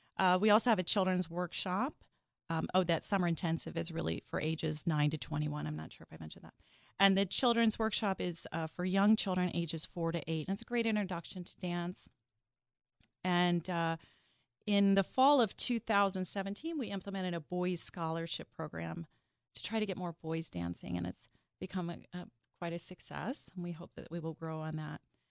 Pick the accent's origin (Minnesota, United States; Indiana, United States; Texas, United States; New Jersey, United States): Indiana, United States; when I was young, and I grew up in Southern Indiana, and I somehow I got into dance.